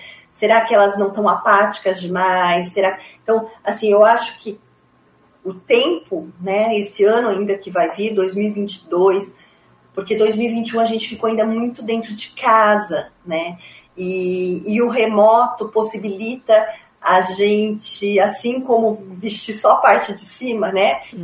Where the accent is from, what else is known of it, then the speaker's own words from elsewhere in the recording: São Paulo, Brazil; now in Curitiba, Brazil; eu vejo muito aqui em Curitiba, eu não sou daqui, né? Eu sou de São Paulo, mas estou aqui há 20 anos.